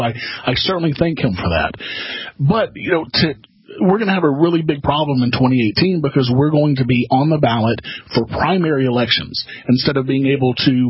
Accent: Arkansas, United States; And I came from Arkansas. I was the chairman of the Libertarian Party of Arkansas for 2 terms.

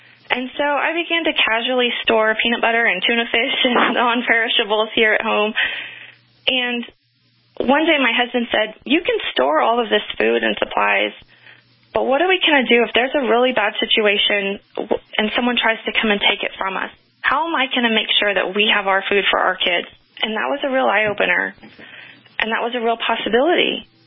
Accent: Dallas, Texas, United States; I grew up in Dallas, a big city. I was in the middle of the city. And although it was Texas and guns were relatively common, they weren't in my home.

